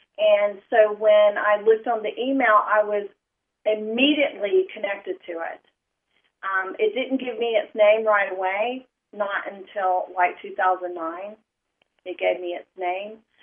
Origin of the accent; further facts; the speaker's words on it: Atlanta, Georgia, United States; I'm from Atlanta, Georgia, the Atlanta, Georgia metro area.